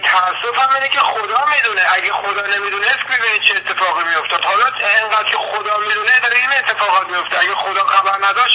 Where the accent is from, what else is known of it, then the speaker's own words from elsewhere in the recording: Iran; به عنوان یه شهروند، به عنوان یه ایرانی